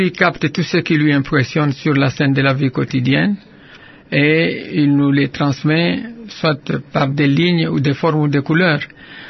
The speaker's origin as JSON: {"language": "French", "town": "Kamina", "region": "Haut-Lomami", "country": "DR Congo", "tie": "born there", "said": "Oui, je suis né à Kamina le 15 février 1940. Je suis d'une famille des artistes."}